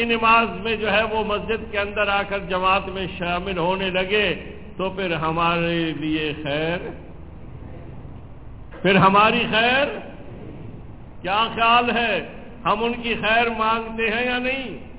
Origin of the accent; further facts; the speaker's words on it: Balochistan, Pakistan; میرا تعلق بلوچستان سے ہے،